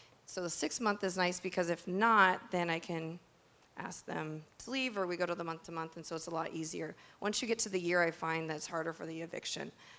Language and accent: English; Riverside, California, United States; I'm also from Riverside, and so we have a lot of universities.